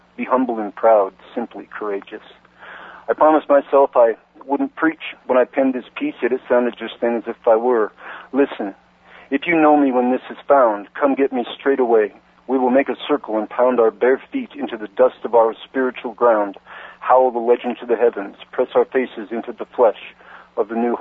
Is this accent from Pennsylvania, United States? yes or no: no; Colorado, United States; now in Redding, United States; I'm from Colorado and headed back there in a couple of years, married a lady here in Redding, and I'm here until her daughter graduates from high school.